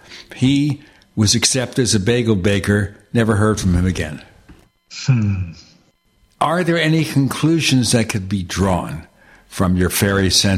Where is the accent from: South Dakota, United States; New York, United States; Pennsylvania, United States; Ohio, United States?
New York, United States; Brooklyn; Well, I grew up in Brooklyn, New York. This was Brownsville and East Flatbush. Almost every other block, it was a pizza place.